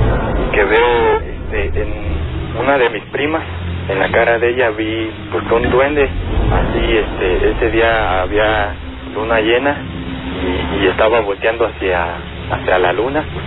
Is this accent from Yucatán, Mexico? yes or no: no; Pátzcuaro, Michoacán, Mexico; Como yo soy de Pátzcuaro, allí acostumbran mucho a cada año ir a una fiesta